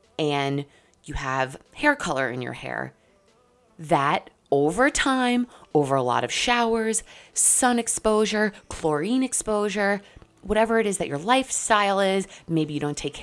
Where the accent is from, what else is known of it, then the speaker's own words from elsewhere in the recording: New York, United States; Maybe it's me being Italian. Maybe it's me being a New Yorker.